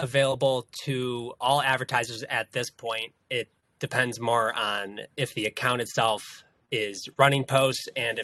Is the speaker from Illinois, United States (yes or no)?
no; Ohio, United States; But originally, born and raised in Northeast Ohio